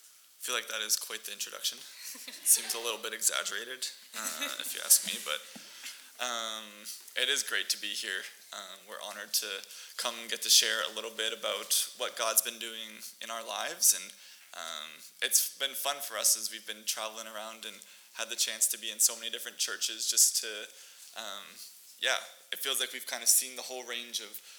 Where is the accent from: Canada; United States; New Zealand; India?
Canada; Winnipeg, Manitoba; now in Alberta, Canada; I grew up, as Dan said, for the most part in Winnipeg, but I was born here in Alberta, so I have some Alberta roots, and most of my family still is based out of Calgary, so right close by here.